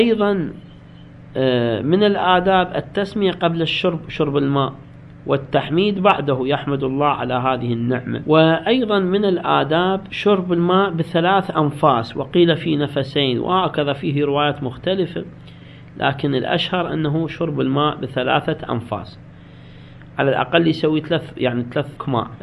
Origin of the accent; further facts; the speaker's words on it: Iraq; بالمطاعم حتى عندنا بالعراق صحيح هم شفت بالمطاعم مقصصيه بالسكين ويجيبوه